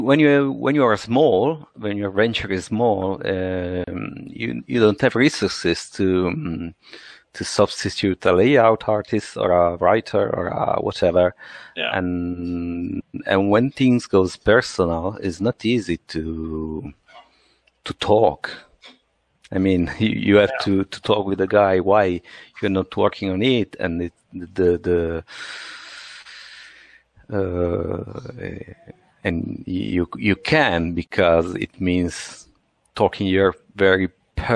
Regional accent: Italy; accent: Italian; English is a second language; Yeah, I hope you enjoy my Italian accent.

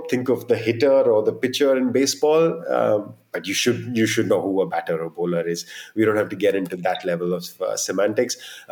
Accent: India; personally being an Indian. It's a sport I've grown up playing through the gullies and the schoolyards of India, wherever you go in India.

